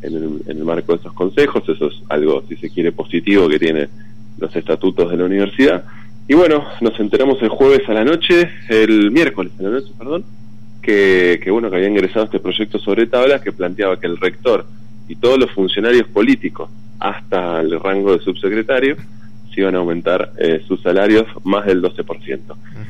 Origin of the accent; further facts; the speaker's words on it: Bariloche, Río Negro, Argentina; Yo soy de Bariloche